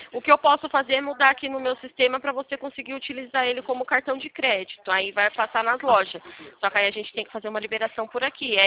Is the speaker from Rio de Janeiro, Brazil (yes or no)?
no; São Paulo, Brazil; Eu sou aqui de São Paulo.